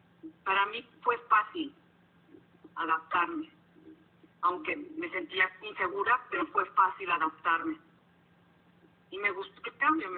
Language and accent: Spanish; Mexico City, Mexico; born there; moved away; tengo 45 años y nací en la Ciudad de México.